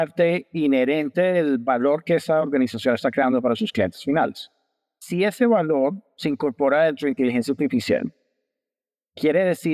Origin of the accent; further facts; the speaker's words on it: Colombia; born there; moved away; soy colombiano de nacimiento, actualmente opero en el Medio Oriente desde hace aproximadamente 7 años